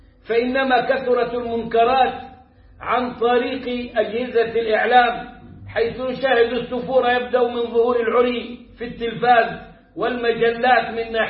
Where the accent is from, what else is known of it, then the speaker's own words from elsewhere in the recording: Egypt; البنجو ده عندنا في مصر كثير